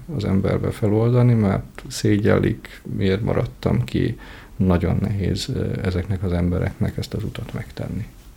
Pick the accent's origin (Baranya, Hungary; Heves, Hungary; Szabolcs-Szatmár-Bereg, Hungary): Szabolcs-Szatmár-Bereg, Hungary; Fehérgyarmat; born there; Szatmár megyében, igen, Fehérgyarmaton születtem. Úgy szoktam mondani, 7 szilvafás kisnemesi családban, tehát egy olyan gyökérrel évszázadokra visszamenőleg